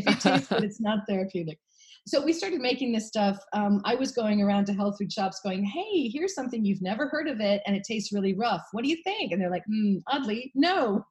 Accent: San Francisco, California, United States; accent: American; now in Wales, United Kingdom; So I came from San Francisco originally, thus the American accent. I was a city girl, basically couldn't boil an egg, ended up coming to Wales, falling in love with a Welsh farmer

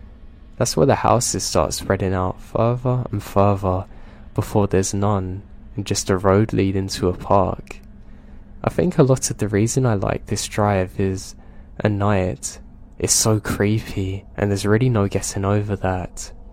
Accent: the South, United States; I grew up in the South. There's tons and tons of beautiful places to see that haven't been taken over by concrete yet.

